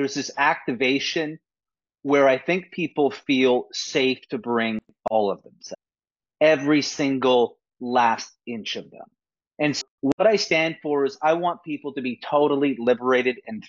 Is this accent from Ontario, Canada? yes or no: no; Vancouver, British Columbia, Canada; So I'm in Vancouver, BC, Canada. So I am Canadian. I'm in a very similar climate to you, Safia, because I know you're in London. So it basically just rains cats and dogs all the time. I'm 36 years old